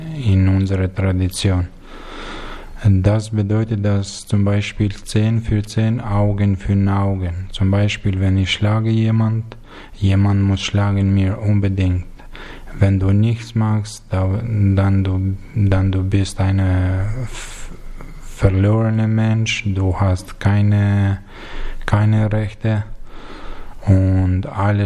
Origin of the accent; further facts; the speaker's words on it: Albania; born there; German is a second language; Ich bin geboren in Albanien, Nordalbanien, in einer kleinen Stadt, der heißt Fushares.